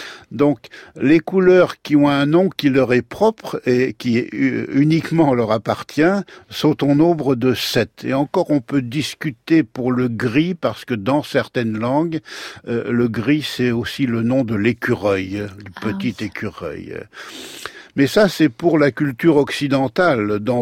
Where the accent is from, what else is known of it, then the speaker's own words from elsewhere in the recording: Brittany, France; moi je suis breton